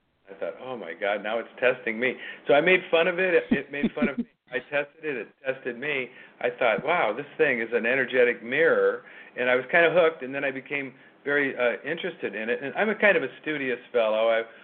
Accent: California, United States; I grew up in the Bay Area, and I grew up during the 70s, came of age

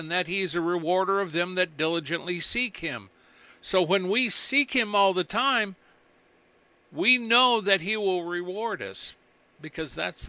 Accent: United States; I'm not born again through my culture, through the color of my skin, or just because I'm an American.

